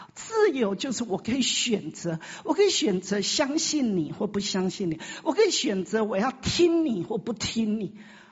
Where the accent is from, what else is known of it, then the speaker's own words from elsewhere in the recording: China; 其实我觉得我们中国人还算是蛮善良的